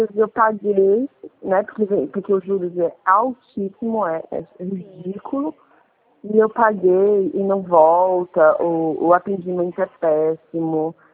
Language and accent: Portuguese; Praia Grande, São Paulo, Brazil; E a gente é daqui de Praia Grande.